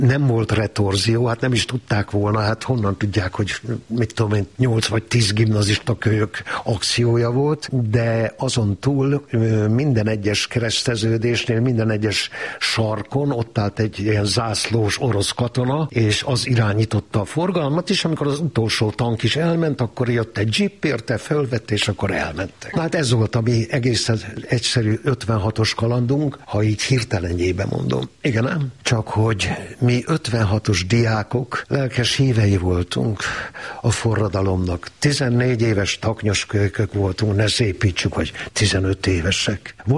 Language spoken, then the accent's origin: Hungarian; Kunmadaras, Jász-Nagykun-Szolnok, Hungary; born or raised there